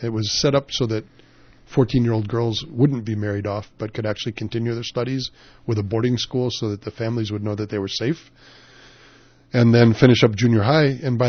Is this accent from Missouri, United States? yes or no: yes; Missouri, United States; In the little Episcopal church where I grew up in Missouri. It was a pretty small, beautiful little church called Trinity.